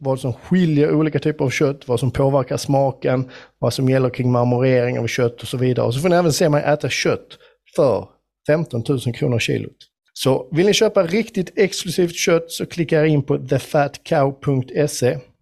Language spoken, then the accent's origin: Swedish; Skåne, Sweden; accent: Scanian; Du vet också att jag pratar ganska grötig skånska.